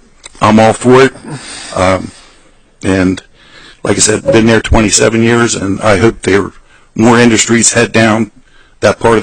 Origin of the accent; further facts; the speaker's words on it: Townsend, United States; We're from Townsend. Like I said, we've been here 27 years.